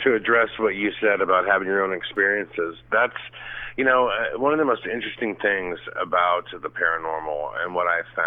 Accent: Florida, United States; born there; And I was born in Eglin Air Force Base in the Gulf Breeze, which is known for UFO sightings.

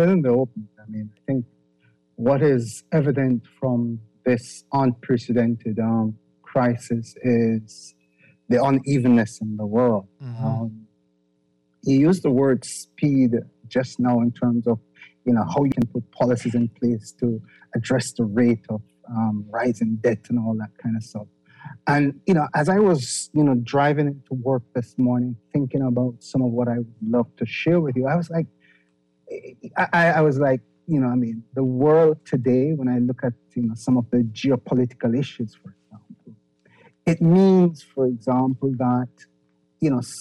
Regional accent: Jamaica; born there; I mean, I was born in Jamaica, and that has been an issue for decades.

